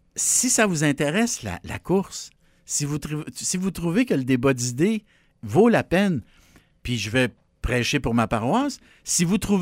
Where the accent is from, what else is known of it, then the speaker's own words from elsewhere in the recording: Quebec, Canada; Tu sais, je suis un Québécois...